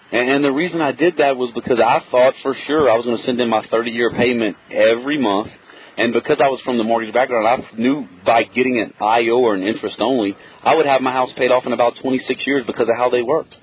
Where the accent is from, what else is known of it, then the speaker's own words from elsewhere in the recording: Louisiana, United States; And look, we're from Louisiana, and people say we're a little slower.